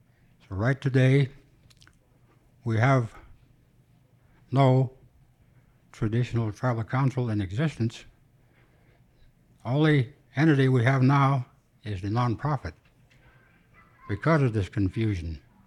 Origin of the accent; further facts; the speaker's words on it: Birchwood, Alaska, United States; I grew up in the Birchwood area, and every once in a while, I meet a person, a friend, that would say, there's one of those rich Hikutna Indians.